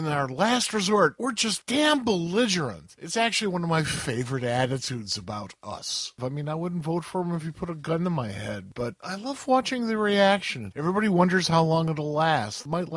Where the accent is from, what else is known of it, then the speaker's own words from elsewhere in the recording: Rosemont, Illinois, United States; in my hometown of … or more accurately, Rosemont, which is by O'Hare Field.